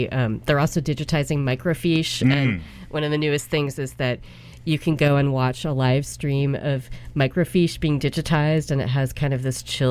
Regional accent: Sunnyvale, California, United States; now in San Francisco, United States; I know, my homeland. I live in San Francisco now, but had a suburban youth in Sunnyvale.

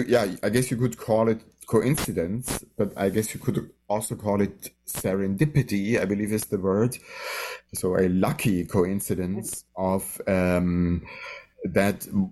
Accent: Munich, Bavaria, Germany; I was born in Munich, Germany, and grew up there as a very passionate keyboardist

